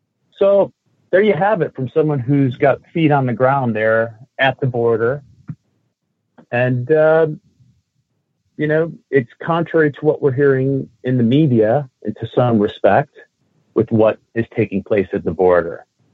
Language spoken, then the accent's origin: English; Detroit, Michigan, United States; I contacted my friend that I grew up with in Detroit